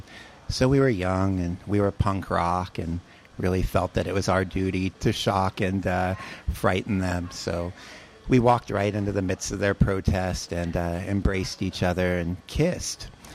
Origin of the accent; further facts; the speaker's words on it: Pacific Northwest, United States; I'm an activist from the Pacific Northwest.